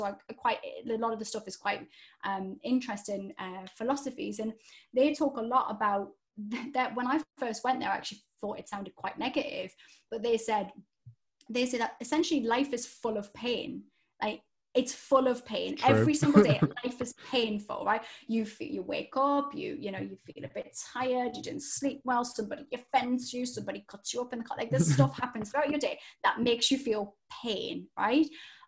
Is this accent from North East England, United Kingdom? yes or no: yes; Newcastle, North East England, United Kingdom; I grew up in Newcastle. There wasn't drama schools and stuff.